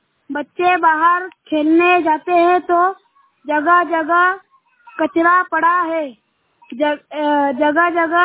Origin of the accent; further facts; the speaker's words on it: Sonpur, India; मैं ग्राम सोनपुर से हूँ।